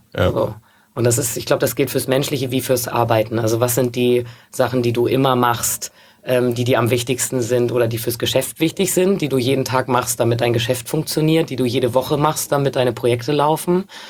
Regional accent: Hamburg, Germany; ich bin in Hamburg aufgewachsen, ich habe sehr viel Zeit in Hamburg verbracht und ich wohne jetzt ja oder habe, naja, wo ich wohne ist ja immer so eine Frage, aber ich verbringe sehr viel Zeit in Hamburg oder ich zahle hier meine Steuern

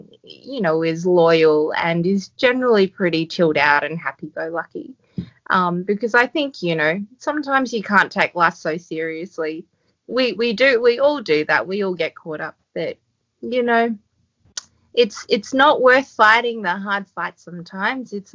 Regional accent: Australia; now in Port Macquarie, Australia; I'm Australian. I'm 30 and I recently made a big move from city life into a small town now called Port Macquarie.

